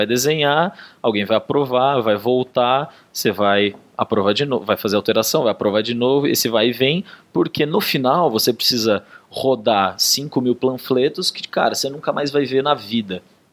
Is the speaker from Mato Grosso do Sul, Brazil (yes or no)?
yes; Campo Grande, Mato Grosso do Sul, Brazil; now in São Paulo, Brazil; Eu não sou daqui de São Paulo, sou de Campo Grande, do Mato Grosso do Sul. Eu me mudei para Londrina, no Paraná, para trabalhar com UX especificamente